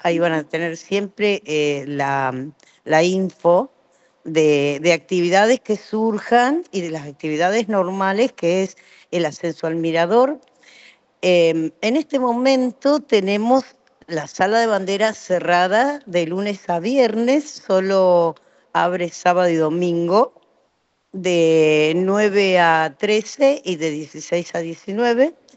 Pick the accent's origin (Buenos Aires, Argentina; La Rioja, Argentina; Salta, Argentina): Buenos Aires, Argentina; Claro, yo soy de provincia de Buenos Aires.